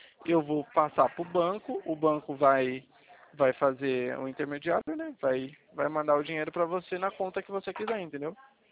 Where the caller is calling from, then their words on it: São Paulo, Brazil; É São Paulo.